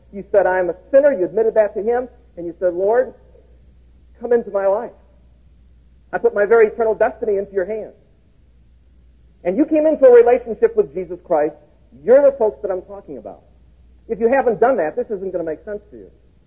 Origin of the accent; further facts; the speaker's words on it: Chicago, Illinois, United States; because I grew up in Chicago.